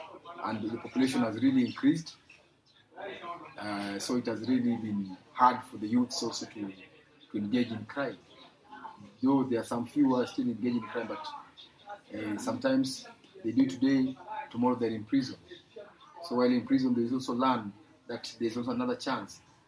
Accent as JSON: {"language": "English", "country": "Kenya", "second_language": "English", "said": "Me, my tribes, I'm from Luo."}